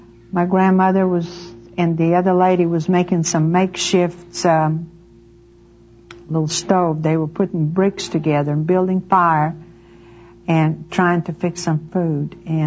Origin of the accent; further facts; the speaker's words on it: Odessa, Odesa Oblast, Ukraine; English is a second language; I was born in Odessa, Russia. I was an only child. The home I was raised was totally atheist home.